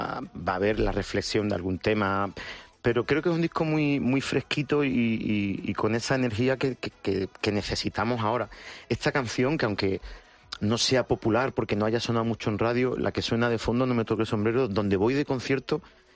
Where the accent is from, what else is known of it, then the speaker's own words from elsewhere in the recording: Jerez, Andalusia, Spain; O sea, soy de Jerez, gaditano.